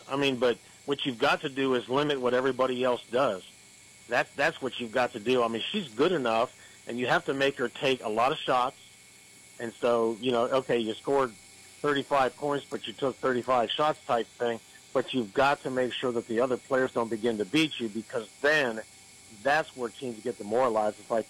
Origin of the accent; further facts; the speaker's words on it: Ohio, United States; and as you know, I'm from Ohio